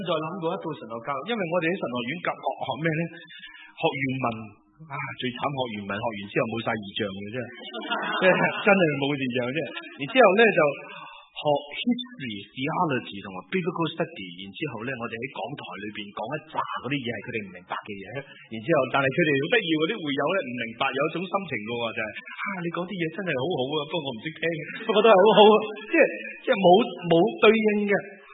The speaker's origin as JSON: {"language": "Cantonese", "town": "Chaozhou", "region": "Guangdong", "country": "China", "said": "我系潮州人，我妈妈净系识揭阳、潮阳同埋汕头、汕下地方，因为我爸爸系揭阳人，我妈妈系潮阳人，"}